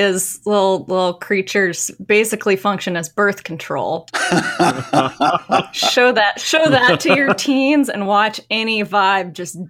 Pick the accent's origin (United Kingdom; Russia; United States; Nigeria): United States; Pacific Northwest; Also, I'm from the Pacific Northwest, so the Tonya Harding scandal was a really big deal here